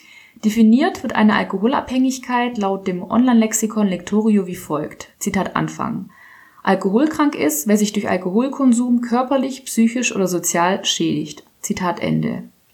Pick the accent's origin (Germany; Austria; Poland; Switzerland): Poland; born there; German is a second language; weil ich gebürtig aus Polen bin